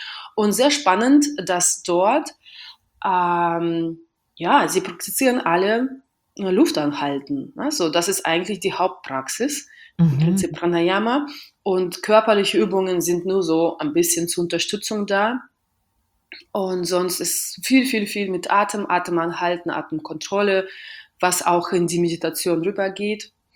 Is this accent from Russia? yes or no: yes; Western Russia, Russia; ich komme aus Westrussland. Ja. Also quasi aus Russland komme ich schon, aber nicht von der Gegend.